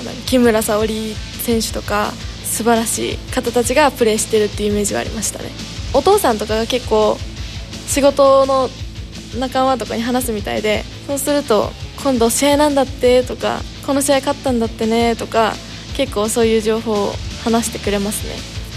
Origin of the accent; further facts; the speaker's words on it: Koga, Ibaraki, Japan; 年齢は19歳、出身は茨城の古河市です。